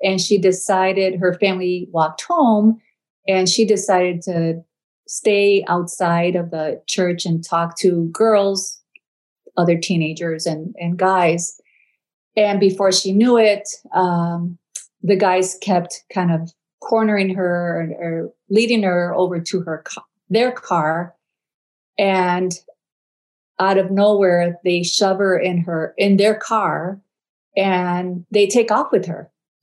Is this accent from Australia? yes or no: no; Chicago, Illinois, United States; I was born and raised in Chicago, in a barrio